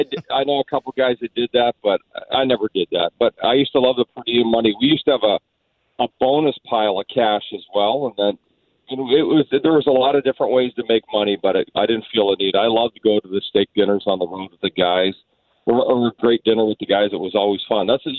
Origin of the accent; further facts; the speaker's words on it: Canada; I'm Canadian.